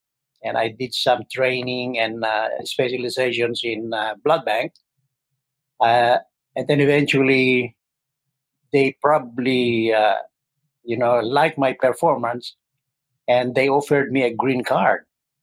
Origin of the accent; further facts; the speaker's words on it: Tuguegarao, Cagayan, Philippines; also born or lived in Pasay City; I'm originally from Philippines. I'm from Tuguegarao, Cagayan. That's my province. And I grew up in Pasay City, that's adjacent to the city of Manila.